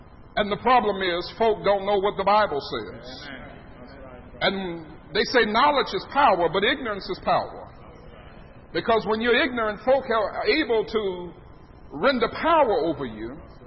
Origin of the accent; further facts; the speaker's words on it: United States; Don't think that because I'm from the States, we've got it so much better.